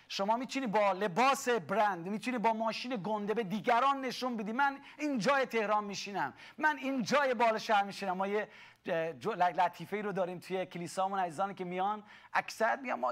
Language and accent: Persian; Iran; moved away as an adult; وقتی که من در ایران بودم 8 سالم بود مسجد رفتم، 13 سالم بود جزء 30 قرآن رو حفظ کردم، وقتی 22 23 سالم بود از ایران من اومدم بیرون